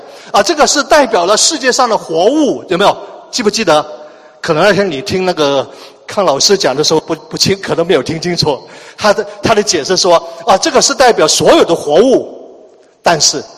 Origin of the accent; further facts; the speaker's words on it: China; now in Mississauga, Canada; 那我们中国人喜欢那个车牌是888